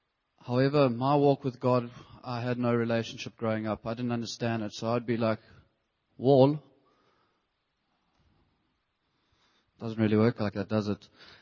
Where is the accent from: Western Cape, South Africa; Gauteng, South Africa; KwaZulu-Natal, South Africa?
KwaZulu-Natal, South Africa; Durban; I'm from Durban, as you've all gathered.